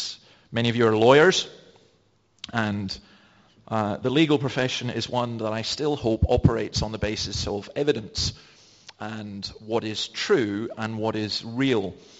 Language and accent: English; Scotland, United Kingdom; I'm a Scottish Presbyterian